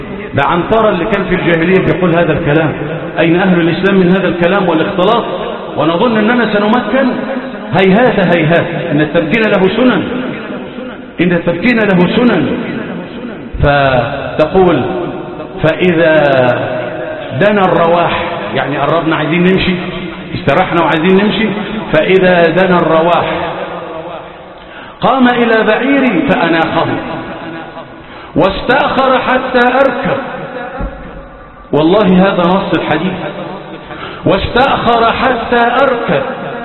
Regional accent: Egypt

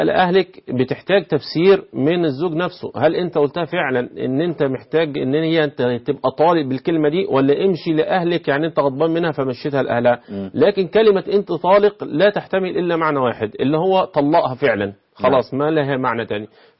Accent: Egypt; احنا بنقوله ايه كمصريين

